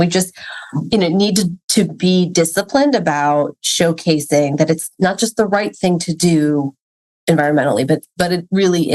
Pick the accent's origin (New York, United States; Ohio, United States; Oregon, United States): New York, United States; I went to Rollins College for my undergraduate degree after growing up in New York